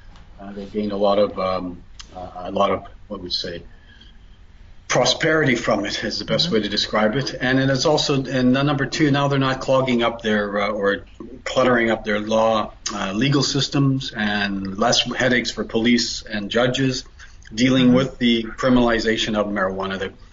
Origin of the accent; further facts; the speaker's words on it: Canada; because then you can add up the Canadian, because I'm a Canadian.